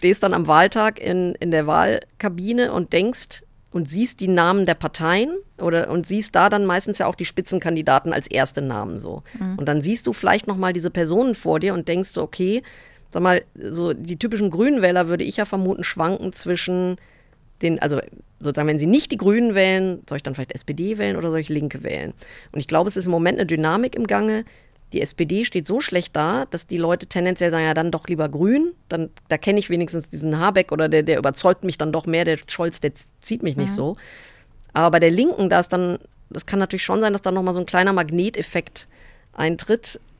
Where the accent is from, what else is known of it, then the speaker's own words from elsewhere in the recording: Rhineland, Germany; ich bin ja sonst als Rheinländerin sehr optimistisch